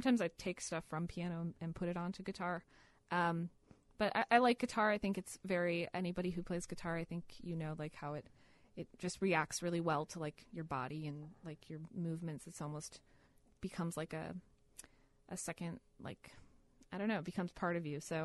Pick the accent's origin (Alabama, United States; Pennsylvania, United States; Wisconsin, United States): Wisconsin, United States; So I grew up in Wisconsin, and there was a free … show at a mall.